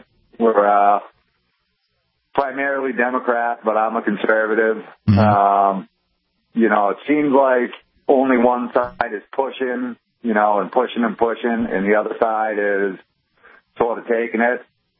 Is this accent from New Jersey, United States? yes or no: no; Boston, Massachusetts, United States; I grew up in Boston, you know what I mean, in the 70s.